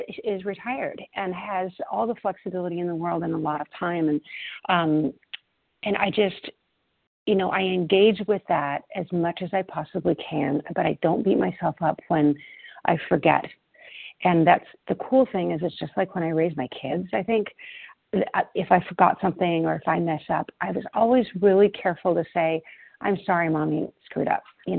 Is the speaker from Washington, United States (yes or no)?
yes; Everett, Washington, United States; I'm from Everett, Washington, recovered compulsive overeater.